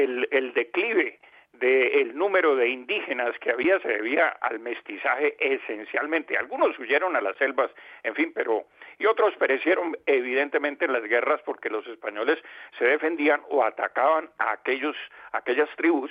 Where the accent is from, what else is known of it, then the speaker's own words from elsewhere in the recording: Colombia; Pues mira, en mi tierra, en Colombia, tenemos un aforismo